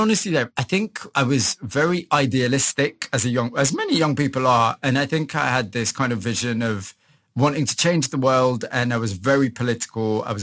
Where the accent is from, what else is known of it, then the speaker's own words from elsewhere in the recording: Huddersfield, Yorkshire and the Humber, United Kingdom; I was born in Huddersfield. I'd say very kind of average working class family. I'm the son of immigrants. So my parents came from Pakistan in the late 60s.